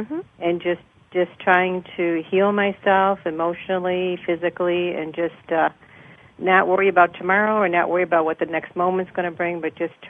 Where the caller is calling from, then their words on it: Salinas, California, United States; in Salinas, California.